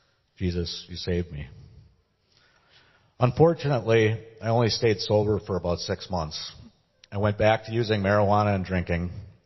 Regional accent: West Bend, Wisconsin, United States; I was raised in West Bend, the oldest of five children, and attended a Catholic grade school.

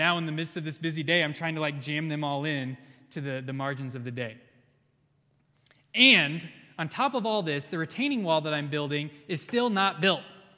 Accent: Oklahoma, United States; And I grew up in Oklahoma.

